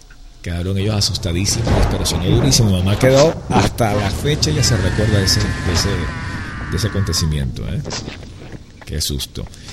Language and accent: Spanish; Venezuela; now in Miami, United States; En mi país, allá, yo no estoy allá en Venezuela, pero estoy actualmente en Miami